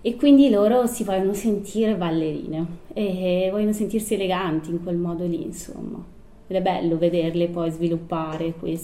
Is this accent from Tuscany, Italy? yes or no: no; Sesto San Giovanni, Lombardy, Italy; now in Perugia, Italy; io sono di Milano, di Sesto San Giovanni, e quindi passo passo ho portato avanti un po' questa idea.